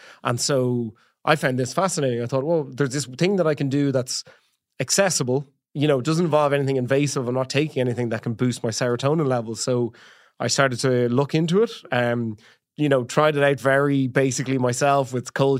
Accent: Dublin, Leinster, Ireland; Well, I am 35 years old as of a couple of days ago. I am from Dublin.

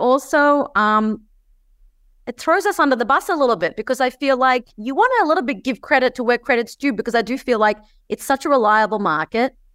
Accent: Australia; I grew up in Australia.

